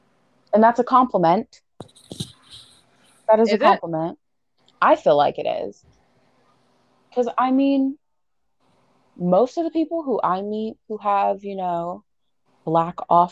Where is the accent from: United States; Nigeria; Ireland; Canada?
United States; Alaska; like I'm from Alaska.